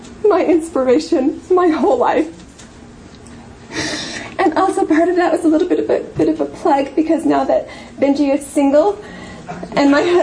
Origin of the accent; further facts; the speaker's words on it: Arizona, United States; I grew up in Arizona with a really small family, just one brother